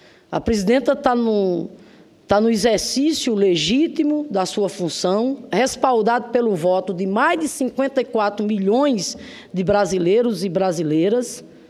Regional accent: Northeast Region, Brazil; moved away; Como muitos nordestinos e nordestinas, eu tive que sair da minha terra para buscar mudar de vida

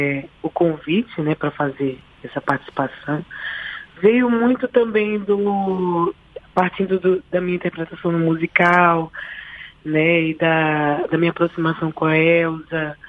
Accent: Salvador, Bahia, Brazil; Sim, sou baiana, sou de Salvador.

